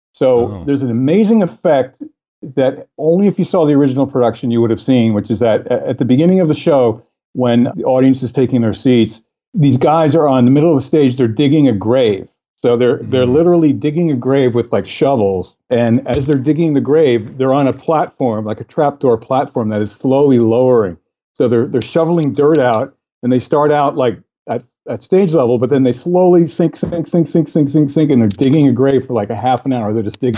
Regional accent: New Jersey, United States; Growing up in New Jersey, I would hear about shows on Broadway.

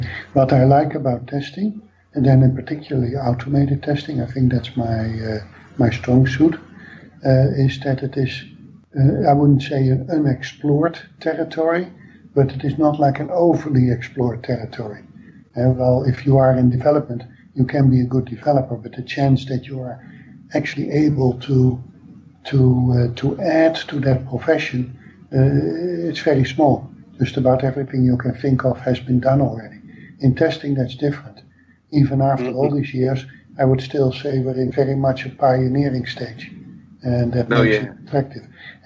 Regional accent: Netherlands; English is a second language; Well, I'm Dutch. I'm from the Netherlands.

